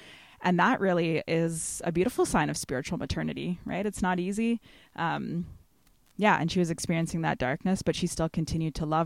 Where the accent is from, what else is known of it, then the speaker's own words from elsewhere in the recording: Belleville, United States; but I grew up in Belleville.